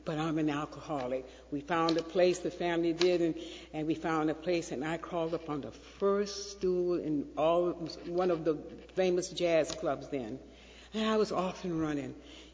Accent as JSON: {"language": "English", "town": "Atlanta", "region": "Georgia", "country": "United States", "tie": "born or raised there", "said": "Now, growing up in Atlanta, you know, death was one of the things that was most fearful. Now, I grew up in the Baptist church."}